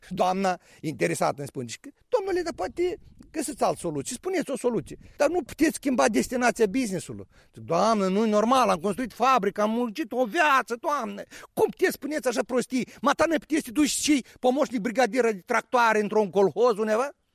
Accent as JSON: {"language": "Romanian", "country": "Moldova", "said": "Adică sunt niște lucruri dureroasă pentru noi ca moldoveni"}